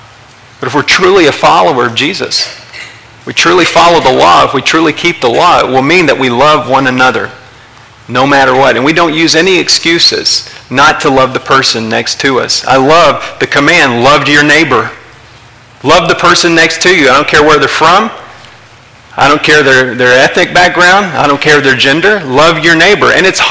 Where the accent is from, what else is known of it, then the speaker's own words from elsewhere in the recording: Texas, United States; And you know, I'm from Texas.